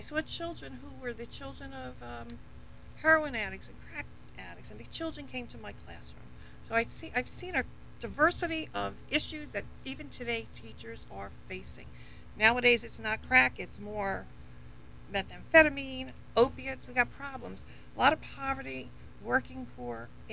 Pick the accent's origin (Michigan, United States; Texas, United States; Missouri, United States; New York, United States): New York, United States; Well, originally, I am from Long Island, New York, raised in a lovely suburban neighborhood